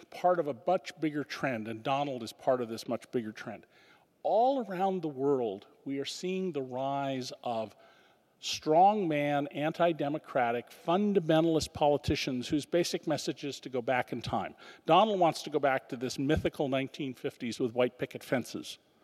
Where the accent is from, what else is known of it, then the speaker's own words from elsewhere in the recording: Santa Cruz, California, United States; I went back to my hometown where I grew up, Santa Cruz, and it's still kind of a quirky, weird place, but it's not the Santa Cruz I grew up in, which was a little backwater, blue-collar town of people with modest incomes by and large.